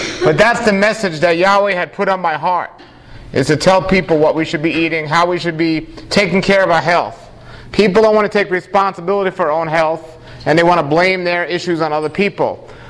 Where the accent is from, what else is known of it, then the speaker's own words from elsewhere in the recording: New York City, New York, United States; See, I wasn't a believer growing up in New York City. I was first an atheist and then I was a New Ager.